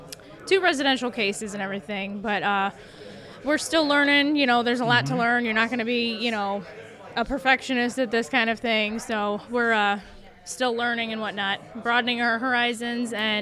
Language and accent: English; Ireland; I would have to choose Lemp Castle in Ireland.